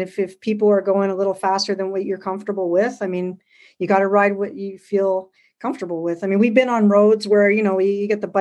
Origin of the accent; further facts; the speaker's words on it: Montreal, Quebec, Canada; Growing up in Montreal